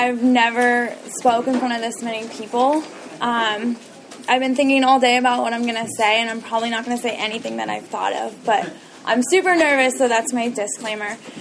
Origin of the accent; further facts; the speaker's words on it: Walnut Creek, California, United States; So I was born in Walnut Creek. I grew up there. I'm an only child